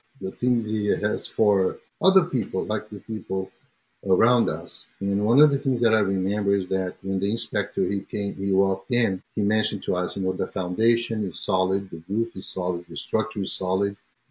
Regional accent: Brazil; I'm from Brazil. So the warm weather, we have this in common.

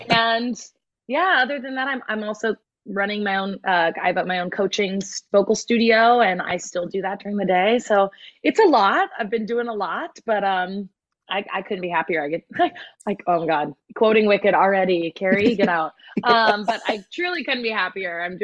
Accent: Palm Desert, California, United States; I grew up in Palm Desert. So, yeah. But I went to prep school on the East Coast.

